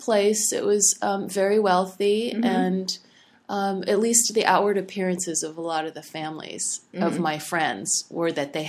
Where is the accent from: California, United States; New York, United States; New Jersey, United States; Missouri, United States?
California, United States; Carmel Valley; I grew up in Carmel Valley, and in my grandparents' house, and I was raised by my grandparents.